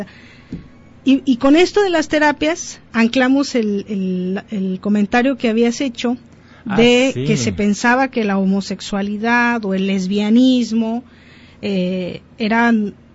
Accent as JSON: {"language": "Spanish", "region": "Mexico City", "country": "Mexico", "tie": "born or raised there", "said": "Yo recuerdo cuando era niña en la Ciudad de México"}